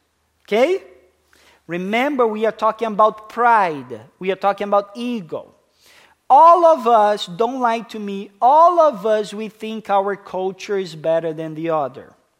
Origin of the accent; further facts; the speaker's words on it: Canada; God, I am from Canada. Healthcare for all, housing for all, food for all, job for all, vacation for all.